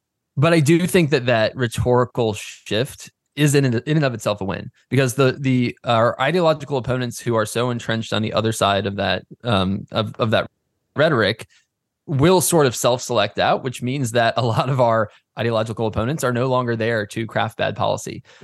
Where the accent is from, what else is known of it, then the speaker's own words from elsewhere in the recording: Herndon, Virginia, United States; To me, a big sort of signifier of this is my hometown. I'm here in Northern Virginia, in Herndon, Virginia.